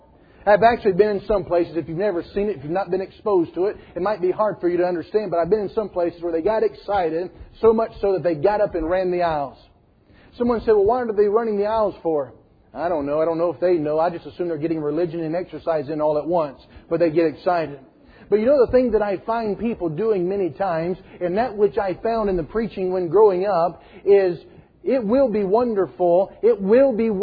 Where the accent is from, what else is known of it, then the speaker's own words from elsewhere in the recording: the South, United States; You know, growing up in the South, I would hear a lot of preaching about things of the future, such as the rapture and heaven.